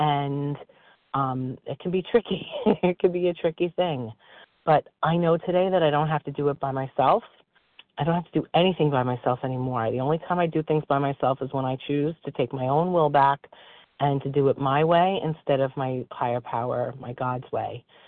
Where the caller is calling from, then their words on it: New York, United States; I'm a grateful compulsive overeater, and I'm calling from New York as well.